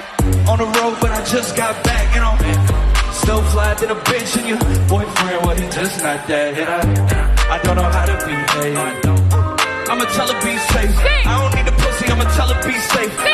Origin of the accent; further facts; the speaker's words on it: Louisville, Kentucky, United States; I'm from Louisville, Kentucky.